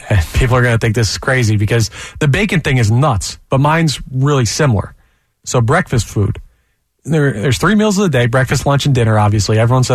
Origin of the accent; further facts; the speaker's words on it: New Jersey, United States; Yeah, I'm from Jersey.